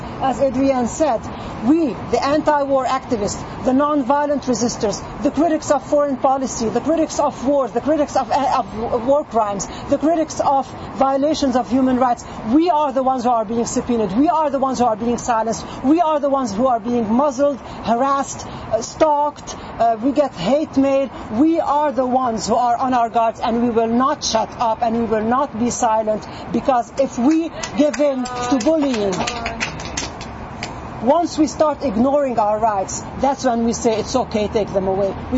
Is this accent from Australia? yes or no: no; Jerusalem, Palestine; now in Seattle, United States; I'm Palestinian from Jerusalem. Both of my parents were expelled from Jerusalem in 1948 and have never been allowed back. I am a local Seattle activist.